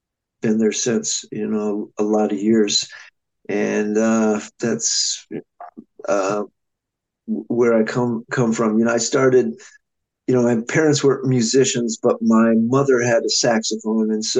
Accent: Milwaukee, Wisconsin, United States; I am originally from Wisconsin. I grew up outside of Milwaukee and went to school at Indiana University

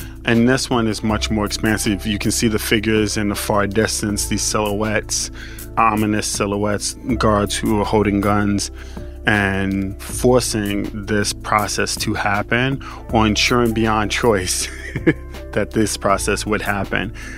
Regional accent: New York, United States; but in New York, and as a New Yorker in particular, this is my black hole. I feel some kinds of way about New York.

